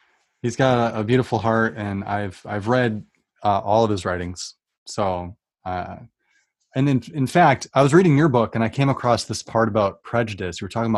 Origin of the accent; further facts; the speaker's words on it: Spokane, Washington, United States; my uncle lives like 300 miles away in, you know, near Spokane, Washington. That's where I grew up in Spokane.